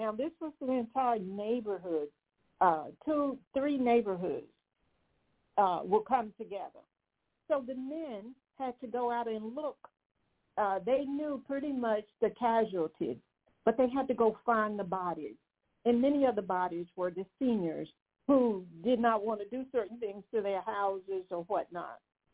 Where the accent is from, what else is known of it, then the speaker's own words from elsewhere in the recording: North Carolina, United States; And I grew up, and I have said this before, I grew up in Western North Carolina.